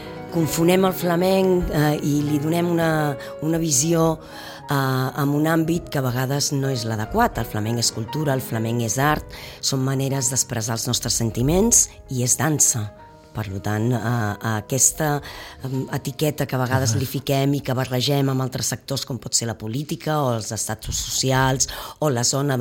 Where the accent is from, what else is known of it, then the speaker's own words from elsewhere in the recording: Vilanova i la Geltrú, Catalonia, Spain; Sí, sóc de Vilanova i la Geltrú.